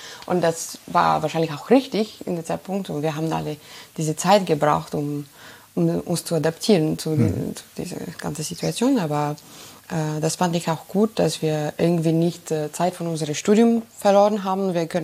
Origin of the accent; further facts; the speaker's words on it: Bulgaria; German is a second language; ich komme aus Bulgarien und ich habe zum Beispiel im Januar da ein Konzert gespielt.